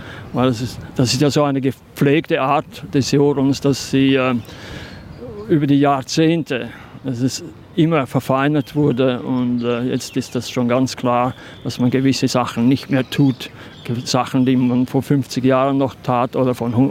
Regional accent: Switzerland; also zum Beispiel in Österreich jodelt man ganz anders als bei uns in der Schweiz.

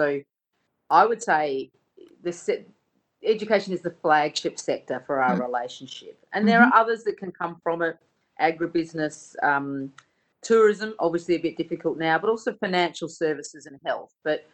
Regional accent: Australia; quite frankly, as an Australian.

